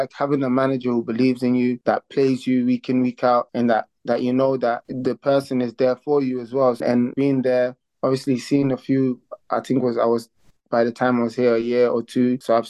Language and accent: English; Netherlands; now in Aylesbury, United Kingdom; When I came from Holland, I moved to Aylesbury.